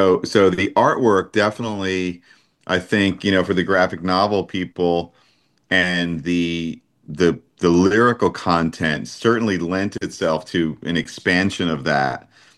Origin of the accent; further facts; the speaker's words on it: New York, United States; I grew up on Long Island.